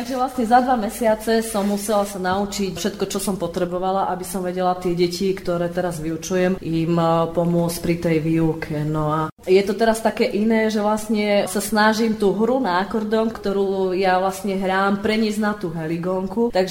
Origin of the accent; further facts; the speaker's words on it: Nová Baňa, Banská Bystrica Region, Slovakia; začala som pôsobiť v Novej Bani, odkiaľ pochádzam